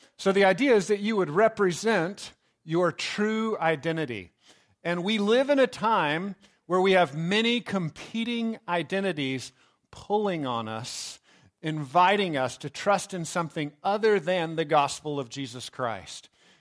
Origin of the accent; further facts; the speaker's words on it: Texas, United States; And I joke, I am proud to be Texan. I love that I grew up in Texas, right?